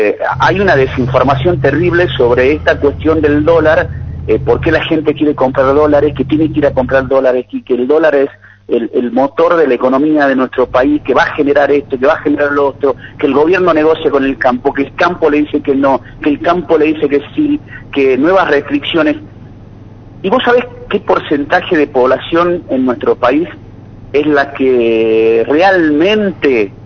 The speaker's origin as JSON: {"language": "Spanish", "country": "Argentina"}